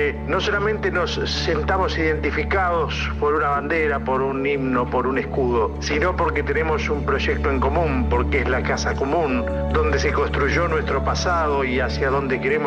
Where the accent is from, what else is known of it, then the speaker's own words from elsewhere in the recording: Bolívar, Buenos Aires Province, Argentina; nací y vivo en Bolívar. Soy un ex conscripto de la clase 1962.